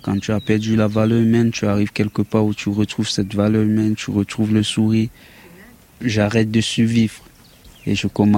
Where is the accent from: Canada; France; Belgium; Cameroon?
Cameroon; Moi, je viens du Cameroun.